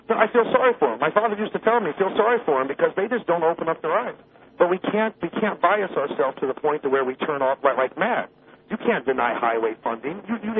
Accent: United States; I'm stuck in Puerto Rico. I'm from the States.

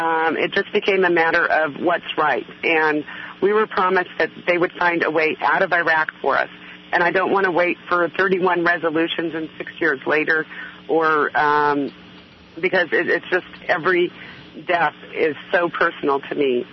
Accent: Missouri, United States; I'm from Missouri, and I went to my own representatives.

